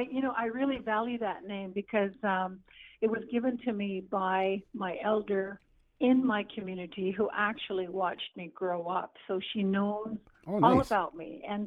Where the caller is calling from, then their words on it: Fort Saskatchewan, Alberta, Canada; It's a winter fest here up in Alberta.